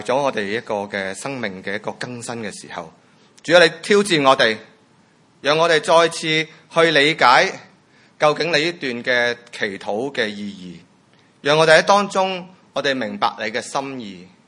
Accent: China; 我哋中国人咧好多时都系最常用安息就系死咗之后噶嘛

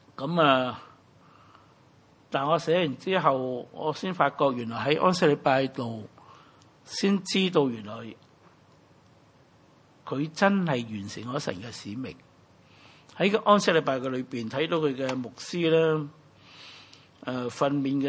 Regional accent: China; 二月四號就係我哋中國人嘅立春啊

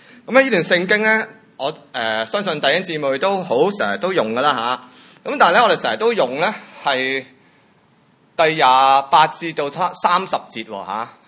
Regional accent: China; 我哋中国人咧好多时都系最常用安息就系死咗之后噶嘛

